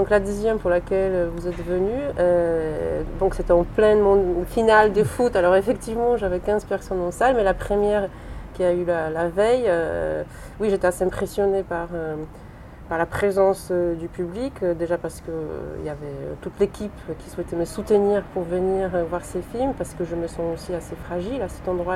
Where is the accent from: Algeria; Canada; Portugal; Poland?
Poland; now in France; je suis polonaise, je vais régulièrement en Pologne, malgré que ma vie est faite aujourd'hui en France.